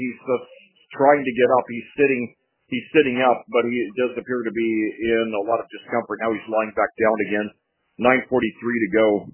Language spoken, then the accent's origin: English; Indiana, United States; keep in mind I'm from Southeast Indiana, and I grew up, I'm 52